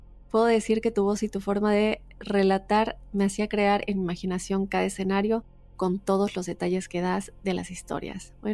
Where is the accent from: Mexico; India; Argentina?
Mexico; Tonatico, State of Mexico; La historia empezó en mi pueblo, que queda al sur del Estado de México y colinda con el Estado de Guerrero, para ser exacto, Tonatico, Estado de México